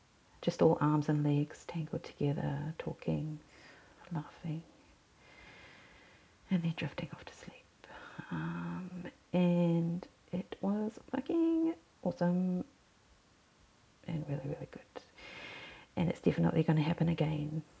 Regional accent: Australia; accent: bogan; for me it's the most common, like, bogan type of accent. Like, bogan's like the equivalent of white trash, I guess.

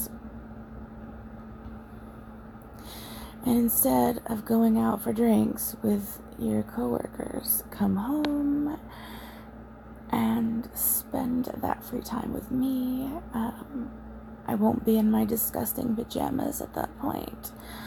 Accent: Scotland, United Kingdom; accent: Scottish; Don't make fun of my Scottish accent.

